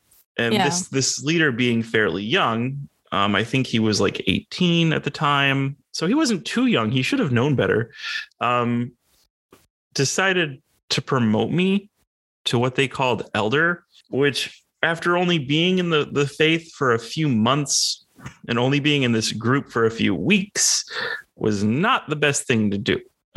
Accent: United States; which to me, being an American, is something very common in, I don't know if we call it Western religion or what

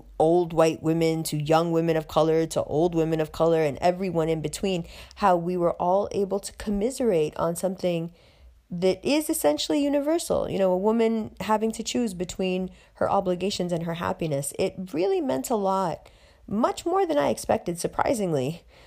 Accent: Pakistan; I love Pakistan. I love being Pakistani.

